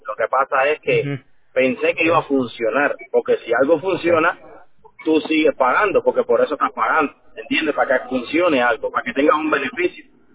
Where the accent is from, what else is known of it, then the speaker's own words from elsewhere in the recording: Cuba; Soy de Cuba, pero es asiático.